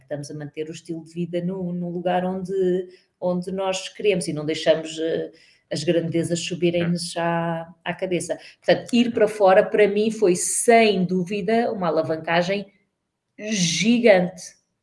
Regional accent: Lisbon, Portugal; eu sou portuguesa, eu nasci na Alfredo da Costa. Agora já aprendi que não é São Sebastião da Pedreira, é Avenidas Novas, que é mais chique.

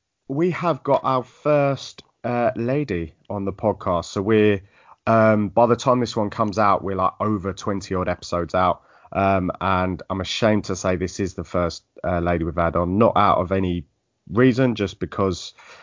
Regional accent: Southend-on-Sea, East of England, United Kingdom; we grew up in Southend

